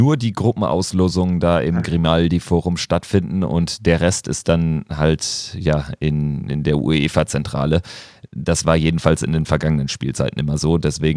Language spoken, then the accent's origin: German; Graz, Styria, Austria; Also bei uns in Graz war dann doch deutlich mehr los, als was man da von den Wolfsburgern in Lviv gehört hat beim Auswärtsspiel gegen Alexandria.